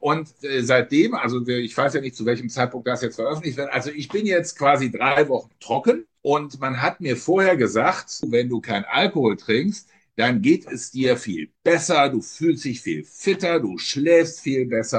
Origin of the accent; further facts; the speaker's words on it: Mönchengladbach, North Rhine-Westphalia, Germany; In Mönchengladbach, also in Reit, in dem Kaff, wo ich herkomme, gab es dann manchmal lange Filmnacht.